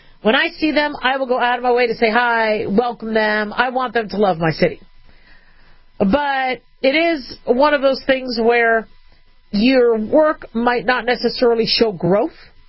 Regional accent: California, United States; born there; I mean, I was born in California. Went back there for my last year of medical school at UCLA. It's one of my favorite states.

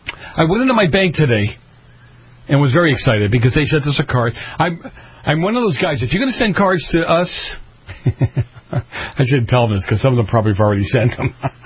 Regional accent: New England, United States; See, I grew up in New England, where doo-wop was prevalent.

